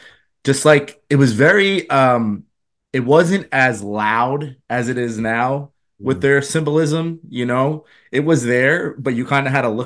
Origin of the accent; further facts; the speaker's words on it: West Caldwell, New Jersey, United States; My story starts in a small town in New Jersey called West Caldwell, New Jersey. I'm from the East Coast. I lived about 20 minutes from New York City.